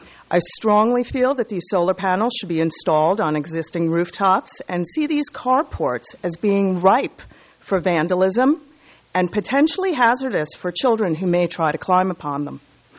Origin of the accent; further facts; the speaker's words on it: Los Osos, California, United States; I'm from Los Osos.